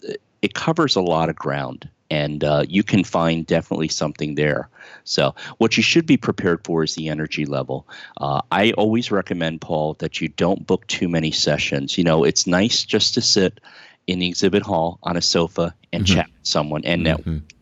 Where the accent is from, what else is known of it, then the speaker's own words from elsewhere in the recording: New York, United States; I grew up 10 miles from